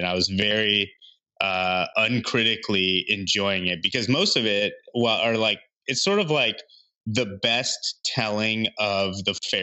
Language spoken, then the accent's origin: English; Seattle, Washington, United States; I would say almost disrespectfully briefly touches on my hometown Seattle Supersonics.